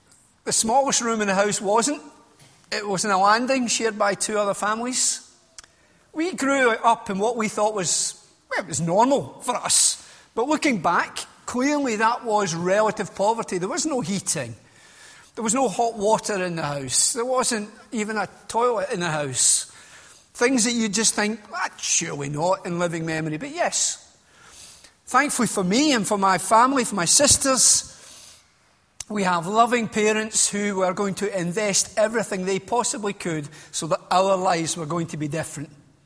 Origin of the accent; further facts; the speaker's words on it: Glasgow, Scotland, United Kingdom; now in Witney, United Kingdom; As you can tell, I'm not from Slough. I'm actually from Whitney in West Oxfordshire. And that's fooled you, doesn't it? I'm only about an hour up the road this morning. Obviously, originally, I am from Glasgow.